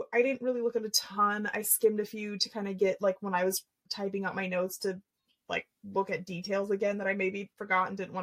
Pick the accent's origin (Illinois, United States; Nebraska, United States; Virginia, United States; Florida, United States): Nebraska, United States; growing up in Nebraska my whole life